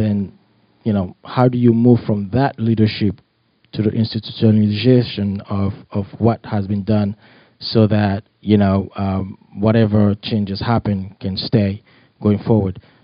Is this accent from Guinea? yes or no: yes; Guinea; I'm from the Republic of Guinea, which is very neighbor to Liberia.